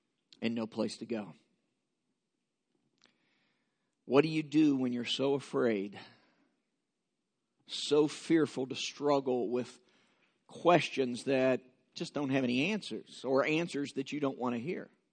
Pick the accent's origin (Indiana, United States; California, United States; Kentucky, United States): Kentucky, United States; also born or lived in Florida; When we moved years ago from Florida to my home state of Kentucky, my wife and I, stood on the front porch